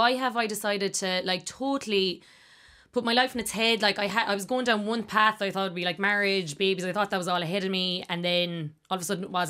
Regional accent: Munster, Ireland; now in Dublin, Ireland; I moved back up to Dublin from Kerry, kind of upended my life in a lot of ways. Thought that, like, there was a lot of friends at home who were in long-term relationships

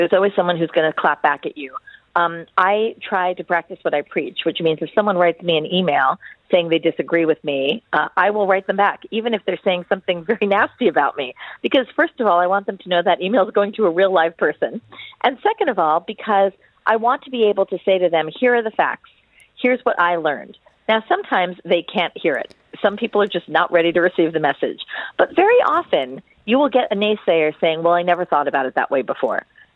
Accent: United States; As an American woman

